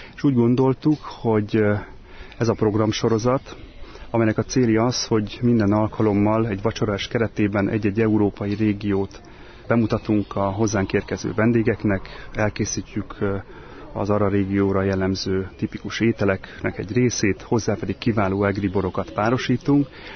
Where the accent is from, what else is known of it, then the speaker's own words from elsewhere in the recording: Recsk, Heves, Hungary; hát jó magam is palócföldi gyerek vagyok, hiszen Recsken nőttem föl, édesanyám pedig mátadrecskei születésű